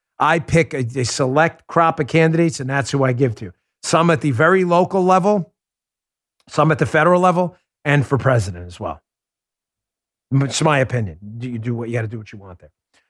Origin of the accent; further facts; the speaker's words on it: New York, United States; I have a really terrible mouth. It's growing up in New York.